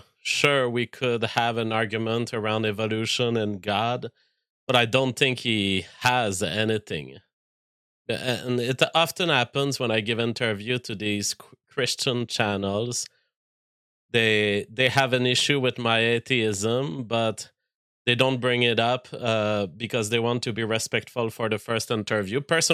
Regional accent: Canada; as a Canadian, I cannot publish this link on my social media

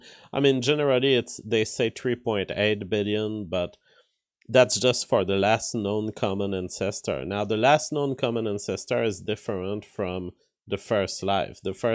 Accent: Sainte-Sophie, Quebec, Canada; born there; Well, not truly. I was born in Sainte-Sophie.

